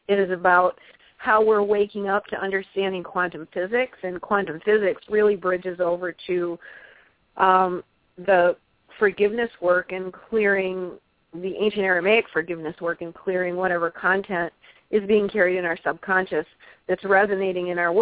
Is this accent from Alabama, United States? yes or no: no; Michigan, United States; I'm a Colorado person, but I'm from Michigan originally, and I'm living in Grand Haven finishing the book right now